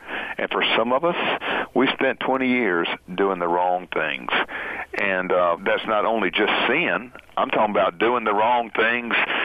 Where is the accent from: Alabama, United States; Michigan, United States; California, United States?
Alabama, United States; I guess since I'm from Alabama, we're going to have an interpreter so your listeners can understand what we're talking about.